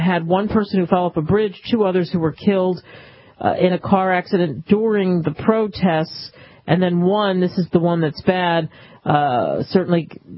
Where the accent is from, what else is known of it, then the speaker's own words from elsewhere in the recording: United States; As I said, it has happened to me because of being just an American.